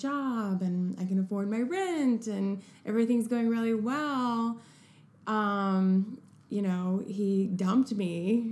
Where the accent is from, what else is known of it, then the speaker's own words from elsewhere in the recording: Missouri, United States; I'm from Missouri. So everyone's just trying to get out.